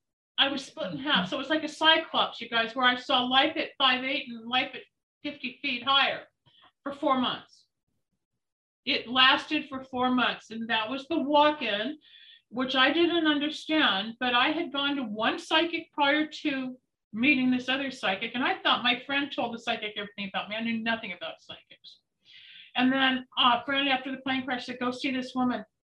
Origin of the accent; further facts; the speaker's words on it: Los Angeles, California, United States; But to backtrack, I'm born and raised in Los Angeles, got a bachelor's in health science at San Francisco State in 1975, went to Michigan for a master's in public health.